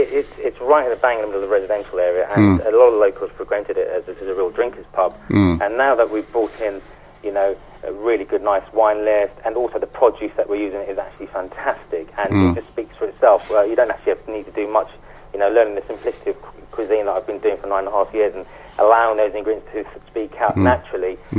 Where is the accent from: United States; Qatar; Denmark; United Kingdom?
United Kingdom; We're, as British people, we actually are pushing forward in the way we actually understand food in general